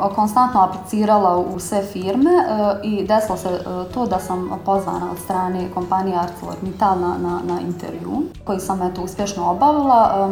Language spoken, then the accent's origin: Bosnian; Gračanica, Federation of Bosnia and Herzegovina, Bosnia & Herzegovina; ja sam odrasla u jednom prigradskom naselju Gračanca, tu sam završila i osnovnu školu. Odrasla sam sa roditeljima i sestrom